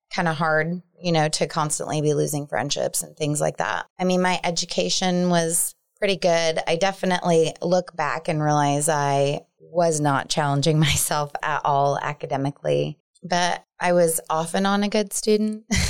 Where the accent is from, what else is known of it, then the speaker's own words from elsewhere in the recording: California, United States; I grew up in South Central California. All my family lives in San Diego, but my dad was sent to a military base in the desert to do work on a top secret project.